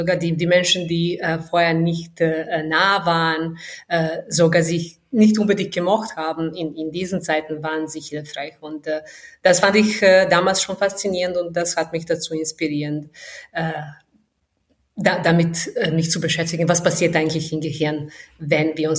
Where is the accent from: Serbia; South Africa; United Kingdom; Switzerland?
Serbia; German is a second language; now in Austria; Ich bin tatsächlich am Land aufgewachsen, in Serbien, wo ich ganz viele Tiere rund um mich herum hatte